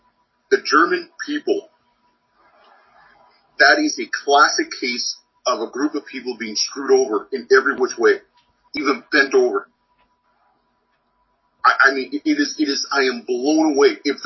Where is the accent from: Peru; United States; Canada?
Canada; I grew up here in Canada.